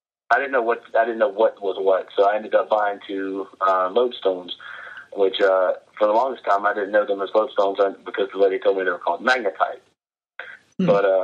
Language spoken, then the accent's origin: English; Gulf South, United States; Well, I grew up in the Gulf South, so naturally I knew what it was.